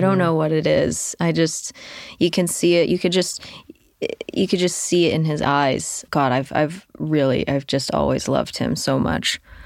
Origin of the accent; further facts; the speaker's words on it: Texas, United States; my dad used to play it growing up in Texas, and it would just be on in the car